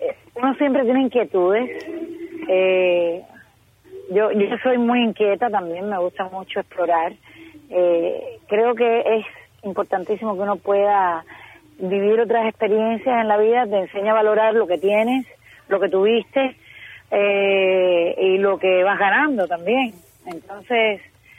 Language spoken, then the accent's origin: Spanish; Cuba; moved away; Yo salí de Cuba en el año 96